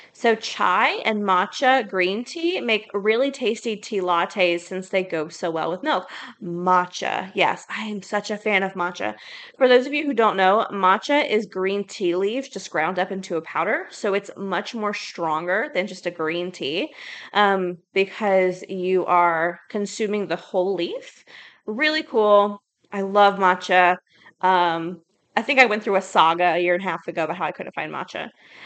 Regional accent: the South, United States; Just because I grew up in the South, we drink black tea.

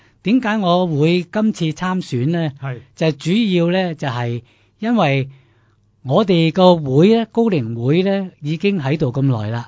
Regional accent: Guangdong, China; 我哋廣東人咧講普通話咧就係歪歪地咁啊

